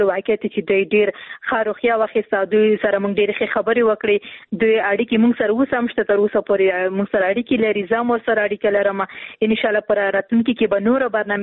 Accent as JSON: {"language": "Pashto", "region": "Khost", "country": "Afghanistan", "said": "ورور زه هم د خوست یم"}